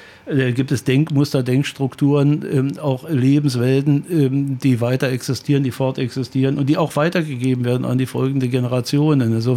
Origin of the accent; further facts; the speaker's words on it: Berlin, Germany; bin ja eigentlich Berliner aus dem Prenzlauer Berg, bin da geboren, aufgewachsen